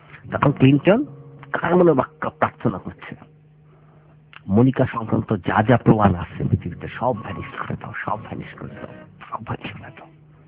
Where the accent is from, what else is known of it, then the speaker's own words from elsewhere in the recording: Dhaka, Dhaka Division, Bangladesh; আমি তো ঢাকার ছেলে, ঢাকায় জন্ম, ঢাকায় বড় হওয়া, ঢাকার বাইরে বলতে আমি গিয়েছি লন্ডন, প্যারিস, হ্যানত্যান, এমন কোন জায়গায়, তো গ্রাম আমার সেভাবে আসলে দেখা হয়নি।